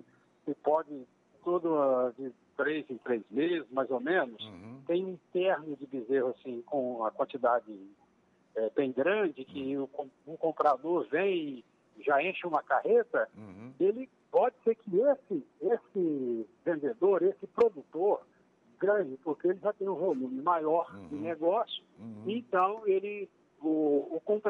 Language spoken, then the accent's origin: Portuguese; Vianópolis, Goiás, Brazil; born there; eu nasci em Vianópolis, mas morando na minha mãe, meus pais moraram na fazenda, quer dizer, eu fui só porque Vianópolis para nascer, né?